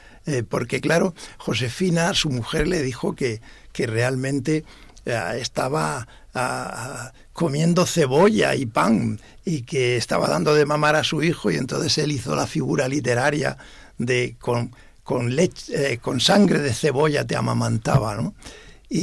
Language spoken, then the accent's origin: Spanish; Molina de Segura, Region of Murcia, Spain; 6 u 8 estudiantes de diversas carreras de mi pueblo, de Molina de Segura.